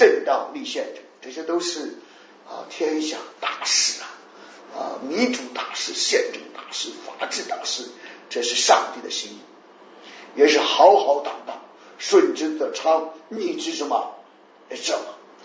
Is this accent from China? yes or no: yes; Shandong, China; 我们山东人咋的了？